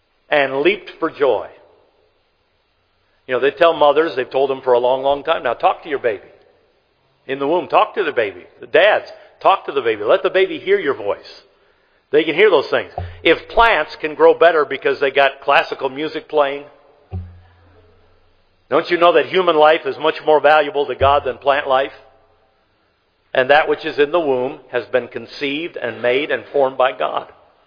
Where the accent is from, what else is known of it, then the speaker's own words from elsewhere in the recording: Michigan, United States; now in Ohio, United States; But those of you know that I am from that glorious state up north. I am from Michigan.